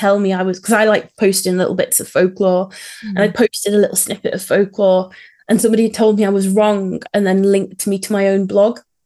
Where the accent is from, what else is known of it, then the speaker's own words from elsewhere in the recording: Madeley Wood, West Midlands, United Kingdom; I'm from the East Shropshire coalfield. I wouldn't say, oh, by the way, I'm from Telford. Well, Telford didn't exist then, but I wouldn't go, yeah, so I'm from Madeley Wood.